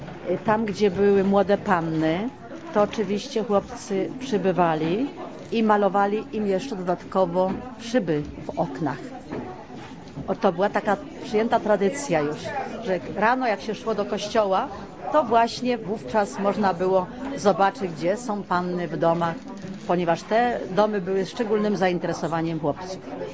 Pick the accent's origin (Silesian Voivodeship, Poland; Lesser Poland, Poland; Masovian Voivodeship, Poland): Lesser Poland, Poland; Grybów; w moim domu rodzinnym w górach, w okolicach Grybowa, bo ja akurat pochodzę z tych stron. Stróże Grybów, Polna, takie wioski Łużna, Szalowa. To są takie już wioski, już typowo zaliczane do góralskich.